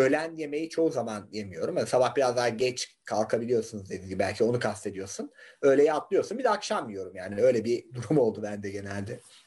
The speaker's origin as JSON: {"language": "Turkish", "region": "Ordu", "country": "Turkey", "said": "Annemler Karadenizliyim ben de, Orduluyum."}